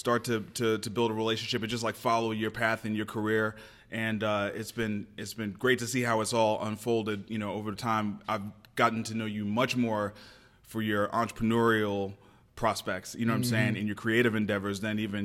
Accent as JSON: {"language": "English", "town": "Brooklyn", "region": "New York", "country": "United States", "tie": "born or raised there", "said": "Now, I grew up in Brooklyn, New York, but my family was from the South."}